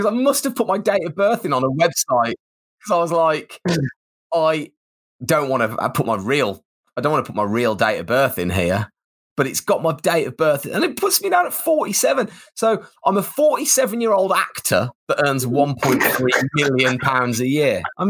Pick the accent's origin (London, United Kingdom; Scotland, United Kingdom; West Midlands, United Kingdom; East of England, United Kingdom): West Midlands, United Kingdom; Birmingham; I am a snowboarder from Birmingham in the UK, turned TV presenter slash commentator slash mouth for hire.